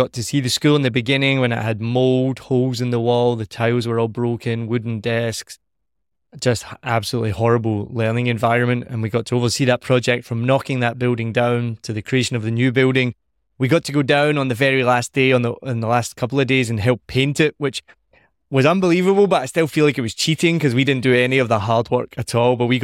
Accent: Scotland, United Kingdom; also born or lived in United States / Australia / New Zealand; Well, you know, I'm Scottish, right? So obviously I like to talk.

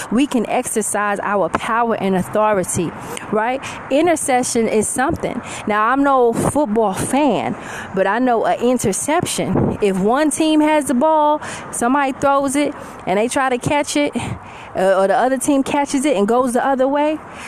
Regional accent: New York City, New York, United States; I am from New York City.

